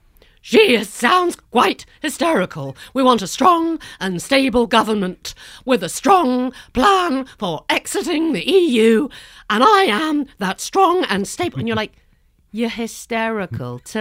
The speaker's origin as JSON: {"language": "English", "country": "United Kingdom", "said": "that a British girl would want to impersonate Angela Merkel, and the makeup's extraordinary."}